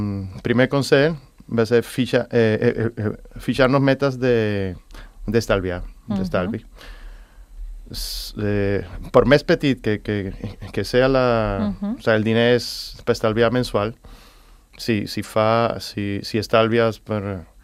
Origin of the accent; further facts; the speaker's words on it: Venezuela; now in Sant Cugat, Spain; Jo sóc de Venezuela.